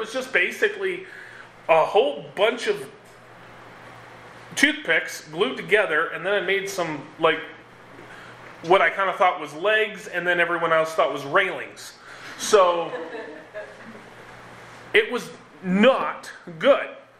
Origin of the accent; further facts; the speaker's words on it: Minneapolis, Minnesota, United States; there was a bridge in Minneapolis that just... That's my hometown.